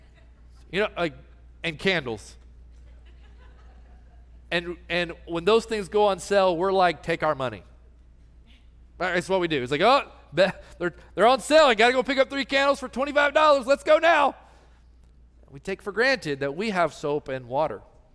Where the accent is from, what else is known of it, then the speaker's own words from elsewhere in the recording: Knoxville, Tennessee, United States; I grew up in South Knoxville, Tennessee.